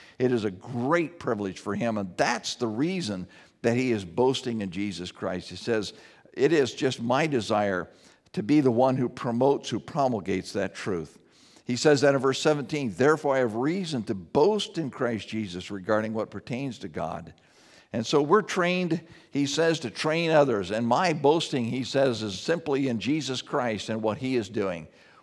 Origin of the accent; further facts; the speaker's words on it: Buffalo, Wyoming, United States; Buffalo, Wyoming, which would be a far more desirable place. My hometown.